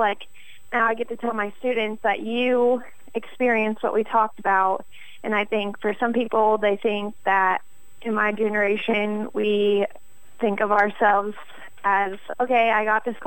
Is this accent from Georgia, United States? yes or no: no; Johnstown, Ohio, United States; moved away as an adult; now in Audubon, United States; I am originally from Johnstown, Ohio. I moved out to Audubon, Iowa for my career path in swine.